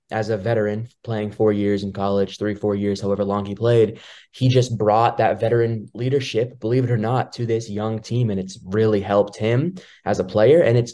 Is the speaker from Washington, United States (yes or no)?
no; Boston, Massachusetts, United States; I am actually from Boston, believe it or not.